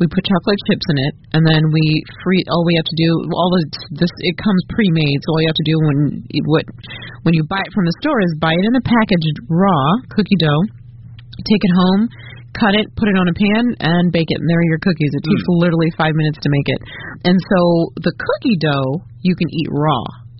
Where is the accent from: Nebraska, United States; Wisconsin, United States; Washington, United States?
Nebraska, United States; Omaha; And this was introduced to Blackstone Hotel by my home state.Which is Omaha, Nebraska.